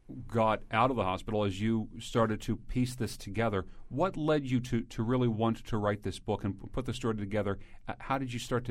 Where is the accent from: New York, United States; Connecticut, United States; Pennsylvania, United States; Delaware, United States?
Pennsylvania, United States; I come from Pennsylvania. In Pennsylvania, this is a hill. This isn't a mountain.